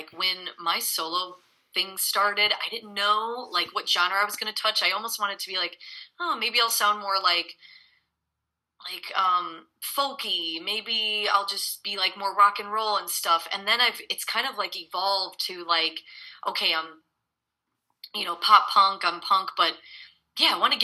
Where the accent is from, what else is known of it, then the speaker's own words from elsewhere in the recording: Palos Heights, Illinois, United States; also born or lived in Naperville; now in Chicago, United States; Where like I grew up in Palos Heights, and then I moved to Naperville, Illinois, and I was living there for, you know, most of my time.